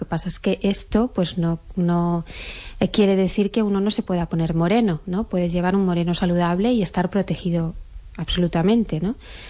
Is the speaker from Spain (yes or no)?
yes; Spain; venimos de una zona de España pues que bueno, que hemos estado también muy expuestos al sol